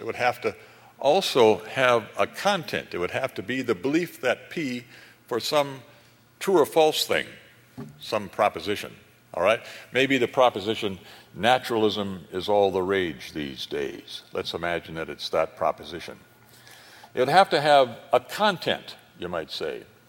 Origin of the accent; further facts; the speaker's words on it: Jamestown, North Dakota, United States; Louis L'Amour is also from my hometown of Jamestown, North Dakota, where today it was, I believe, 42 below zero.